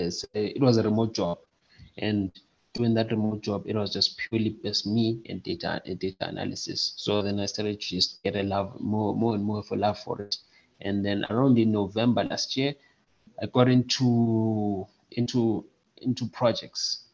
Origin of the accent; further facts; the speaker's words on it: Bulawayo, Zimbabwe; I grew up in Bulawayo, and I went to Greenfield Primary School. And then I went to John Talak High in Tabazinduna, but still Bulawayo the same.